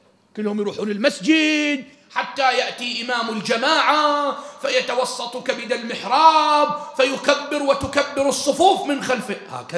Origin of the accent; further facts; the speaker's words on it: Bahrain; قال لي بابا شو اسمك أنت؟ قلت له … من وين أنت؟ بحرين.